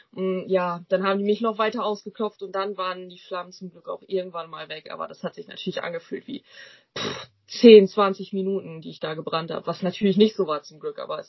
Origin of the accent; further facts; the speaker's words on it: Schüttorf, Lower Saxony, Germany; ich bin 20 Jahre alt, mache gerade eine Ausbildung zur Ergotherapeutin. Und ja, ich komme aus Schüttorf. Das ist in Niedersachsen, ganz nah an der niederländischen Grenze.